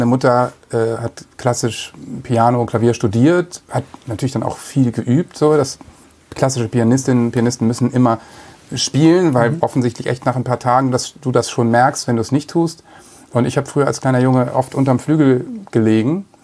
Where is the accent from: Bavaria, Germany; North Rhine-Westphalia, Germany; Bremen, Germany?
Bremen, Germany; born there; now in Hamburg, Germany; bin in Bremen geboren